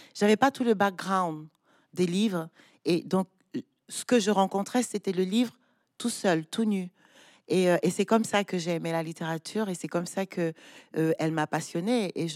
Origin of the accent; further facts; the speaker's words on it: Douala, Littoral, Cameroon; J'ai grandi à Douala, je suis allée à l'école à Douala